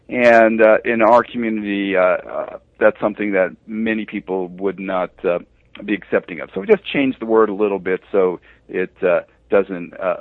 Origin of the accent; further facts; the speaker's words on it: New Jersey, United States; Then when I moved back east, I'm originally from New Jersey, but when I moved back east in the around 1990 or so